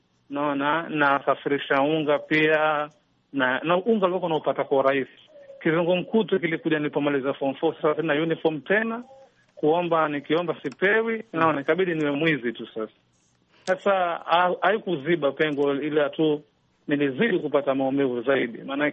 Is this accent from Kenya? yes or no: yes; Kenya; mimi natokea Kenya